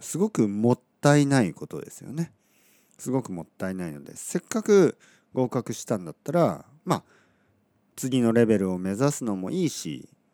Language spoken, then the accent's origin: Japanese; Oita, Japan; 僕は東京出身じゃないですよね。僕の出身は九州の大分県です。そして大学生まではこういう話し方はできなかった。